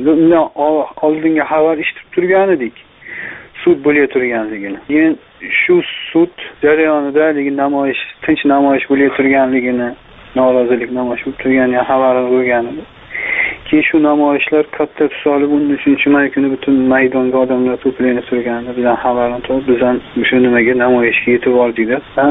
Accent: Andijan, Andijan Region, Uzbekistan; Andijonlikman.

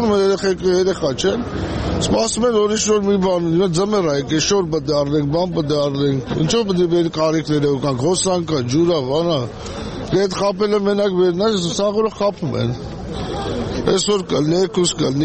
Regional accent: Armenia; born there; ափսոսում եք, որ ես Հայաստանի Հանրապետությունում եմ ծնվել։

